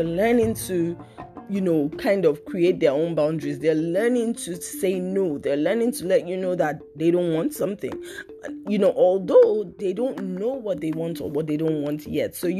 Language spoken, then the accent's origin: English; Nigeria; because growing up in Nigeria is where I saw child abuse normalized the most.